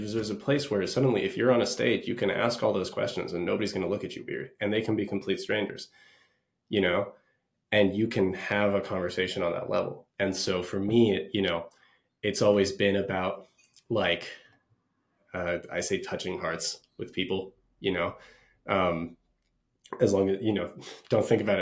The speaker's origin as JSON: {"language": "English", "region": "Dubai", "country": "United Arab Emirates", "tie": "born or raised there", "also_born_or_lived": "Singapore", "said": "because I grew up in Dubai, and I have a similar connection to some of the music in that was played in on the streets in Singapore."}